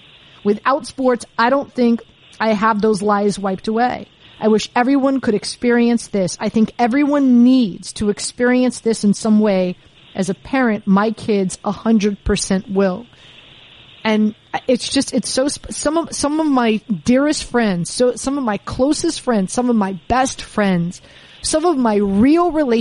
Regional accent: Miami, Florida, United States; It's just, it's, I grew up in Miami. I like to call it a melting pot.

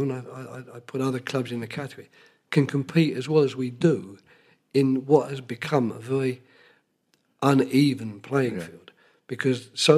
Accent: England, United Kingdom; And if it's England, you know, being English and having worked with England, perhaps slightly more so.

